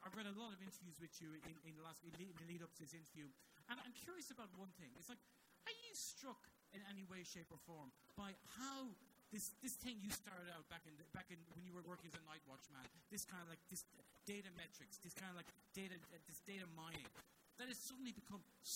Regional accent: Ireland; I'm from Ireland, so I'm a big fan of Gaelic games like hurling and Gaelic football.

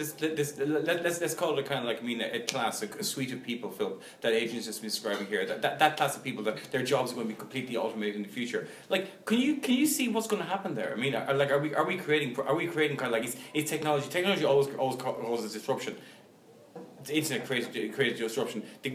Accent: Munster, Ireland; I'm from Tipperary, so an awful lot of people in my neighbourhood were kind of like working

